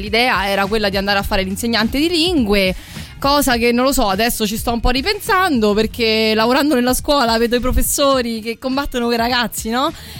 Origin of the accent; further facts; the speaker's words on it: Poggio Mirteto, Lazio, Italy; Sono di Poggio Mirteto, paese che non conosce nessuno.